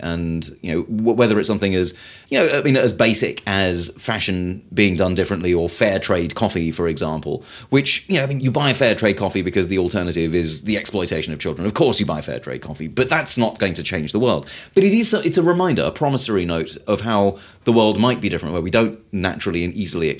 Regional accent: United Kingdom; I'm British

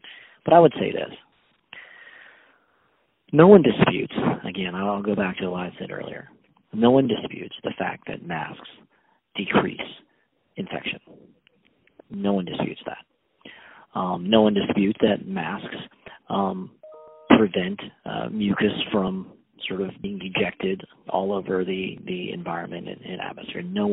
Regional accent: Taiwan; now in United States; In sort of my home country of Taiwan, where my parents live, SARS was a gigantic problem.

